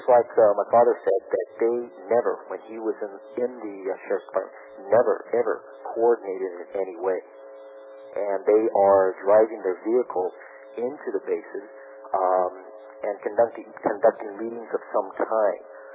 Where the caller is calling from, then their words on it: Los Angeles, California, United States; I'm calling from Los Angeles.